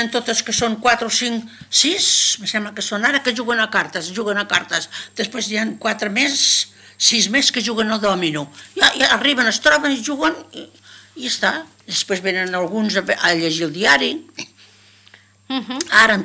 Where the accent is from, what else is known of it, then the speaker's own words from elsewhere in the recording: Barcelona, Catalonia, Spain; now in Sitges, Spain; jo no sóc de Sitges, jo sóc de Barcelona, però per medició dels meus fills que tenien les netes, el que passa, no? Per les netes que tiren tant, doncs vam venir a viure aquí a Sitges.